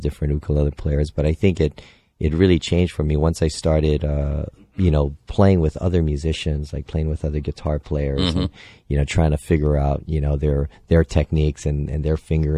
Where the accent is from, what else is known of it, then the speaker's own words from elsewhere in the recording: Honolulu, Hawaii, United States; I grew up in Honolulu, Hawaii.